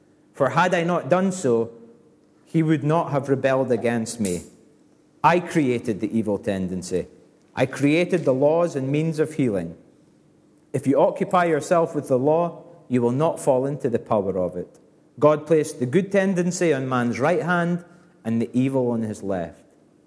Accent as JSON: {"language": "English", "region": "Scotland", "country": "United Kingdom", "said": "Now, being a Scot and fiercely patriotic, our national bard is Robbie Burns."}